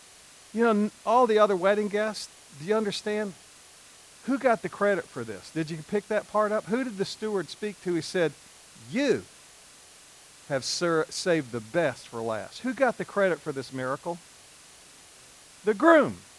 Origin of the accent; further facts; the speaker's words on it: Alabama, United States; I said, dude, I'm from Alabama. I got job security.